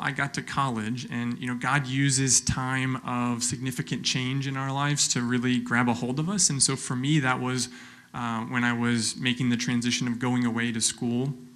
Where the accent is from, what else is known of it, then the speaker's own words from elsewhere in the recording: Austin, Texas, United States; also born or lived in New York; Spent most of my life growing up in Austin, Texas. And much of my upbringing was very American.